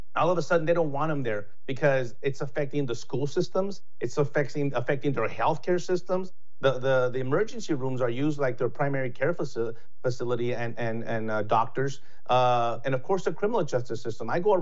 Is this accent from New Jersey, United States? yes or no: no; El Paso, Texas, United States; You see me as a Hispanic American. Let me tell you, I'm born and raised in El Paso, Texas, and I'm a Texan, and I'm an American.